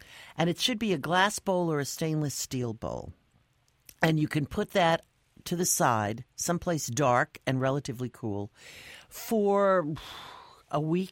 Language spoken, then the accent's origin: English; New Jersey, United States; I grew up in New Jersey. We never fried a hot dog, but we don't have to go there.